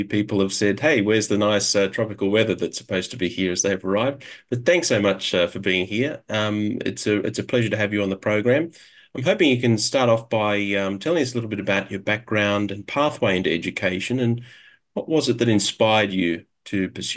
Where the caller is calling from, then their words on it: Bangkok, Thailand; Well, it's a little bit similar here in Bangkok, where it's been raining all day.